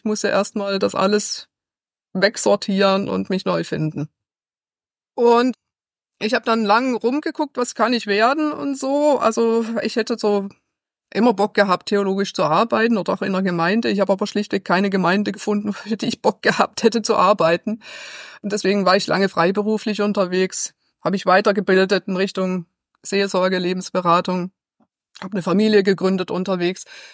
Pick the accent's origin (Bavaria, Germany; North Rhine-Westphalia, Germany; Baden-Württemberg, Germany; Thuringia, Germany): Baden-Württemberg, Germany; Ich habe Anfang der 90er in Basel studiert. Ich komme aus Südbaden und ich habe in Basel an der STH studiert. Komme ursprünglich aus einem nicht hochreligiösen Hintergrund.